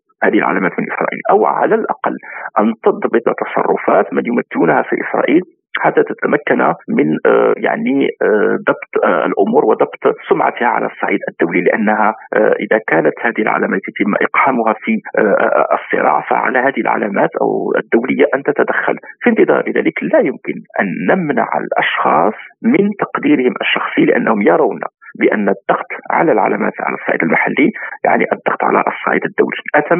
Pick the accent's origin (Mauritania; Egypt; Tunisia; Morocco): Morocco; لا يعترف به في المغرب كمغربي